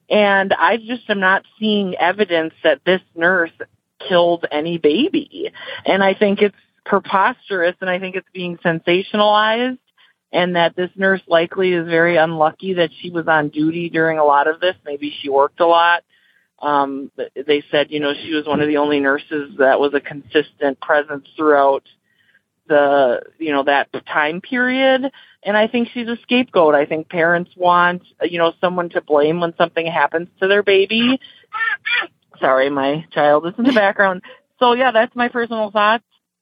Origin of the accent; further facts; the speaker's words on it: South St. Paul, Minnesota, United States; I'm from South St. Paul, and I'm actually calling on the Lucy Letby story.